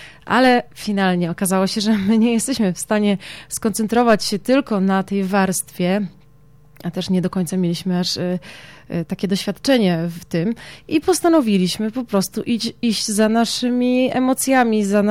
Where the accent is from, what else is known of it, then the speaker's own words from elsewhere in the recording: Gorzów Wielkopolski, Lubusz Voivodeship, Poland; now in Poznań, Poland; mieszkam w Poznaniu, pochodzę z Gorzowa Wielkopolskiego, ale przyjechałam z Poznania